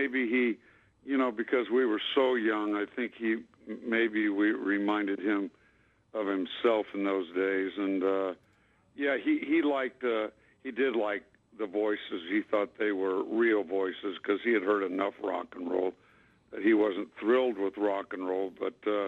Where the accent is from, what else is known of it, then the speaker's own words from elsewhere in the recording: California, United States; We were raised in Orange County, California